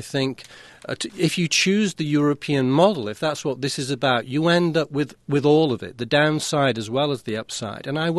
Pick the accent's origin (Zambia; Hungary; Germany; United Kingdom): United Kingdom; now in United States; Yeah, well, I'm a Brit